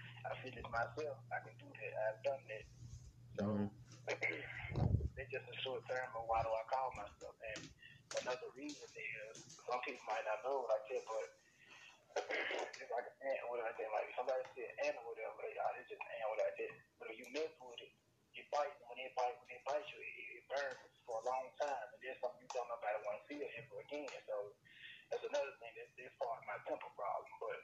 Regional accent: Memphis, Tennessee, United States; But I'm from Memphis, Tennessee. I'm one of the hottest promoters in Memphis.

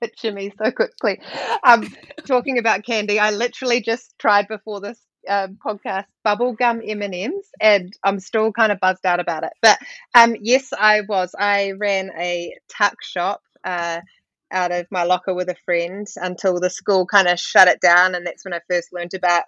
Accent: Bay of Plenty, New Zealand; also born or lived in United States; I grew up around Manurewa and Tauranga in Omokoroa and Te Puna, and Mount Maunganui, which was just a wonderful place to grow up. And then for middle school and elementary school, part of elementary school, I did move to the States.

